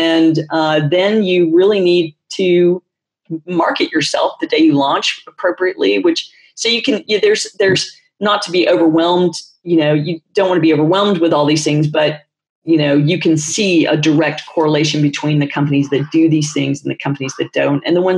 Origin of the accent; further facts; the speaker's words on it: Texas, United States; Well, you know, I'm a Texan, so I can do that from time to time.